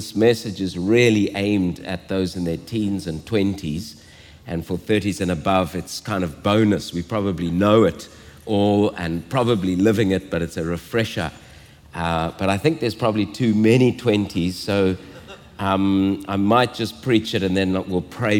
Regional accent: Zimbabwe; moved away as an adult; My mother is Scottish. I was born in Zimbabwe. They both came out after the Second World War with their parents, and I was born in Zimbabwe, grew up there, and then came to university at UCT

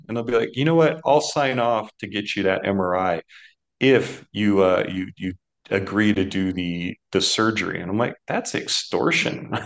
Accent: Seattle, Washington, United States; also born or lived in West Coast; Look, I'm from Seattle.

